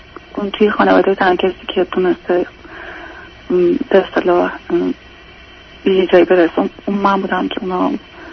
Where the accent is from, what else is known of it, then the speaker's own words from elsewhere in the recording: Iran; moved away as an adult; همین که میپرسن اهل کجا هستی، ایران که میگم